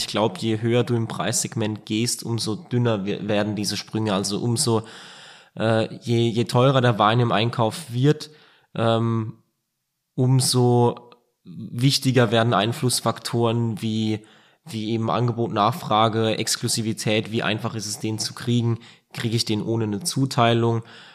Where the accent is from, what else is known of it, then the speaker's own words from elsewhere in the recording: Rhineland-Palatinate, Germany; ich habe daheim aus der Südpfalz, wo ich herkomme, immer noch einen sehr aktiven Freundeskreis.